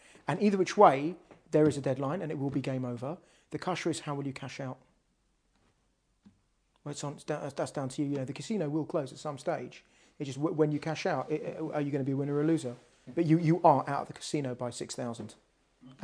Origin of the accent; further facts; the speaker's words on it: London, United Kingdom; born there; I couldn't pass it and I was born in London.